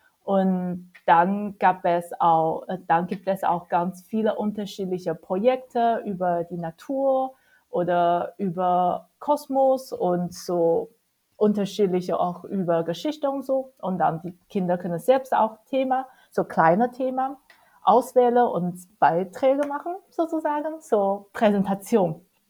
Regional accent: Hangzhou, Zhejiang, China; now in Dresden, Germany; Die haben so eine Bruderschule, Kooperationsschule in Hangzhou. Das ist auch in der Nähe von Shanghai und auch meine Heimatstadt.

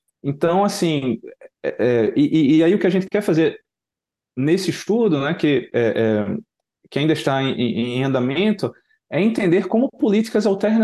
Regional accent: Brazil; não só porque eu sou brasileiro

